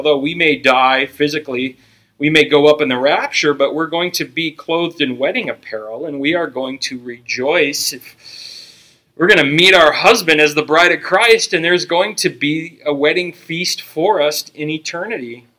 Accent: Ireland; I'm Irish.

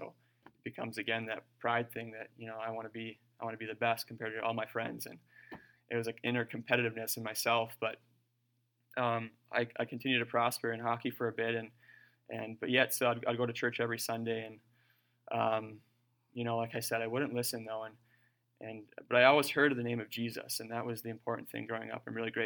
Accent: Calumet, Michigan, United States; I'm from Calumet originally. I'm from a pretty small family considering things. I grew up in a large church

